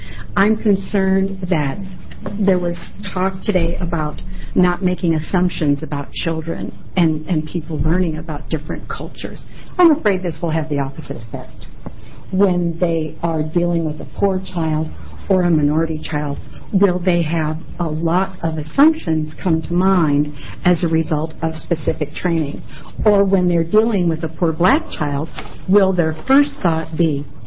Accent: Oak Grove, United States; Chairman Flores, members of the committee … from Oak Grove.

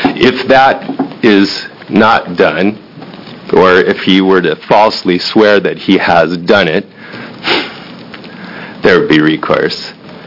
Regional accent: Sandy, Oregon, United States; I'm from Sandy, Oregon.

